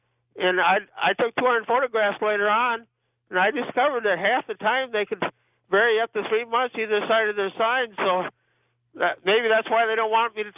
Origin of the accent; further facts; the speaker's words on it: St. Paul, Minnesota, United States; I'm from St. Paul, Minnesota.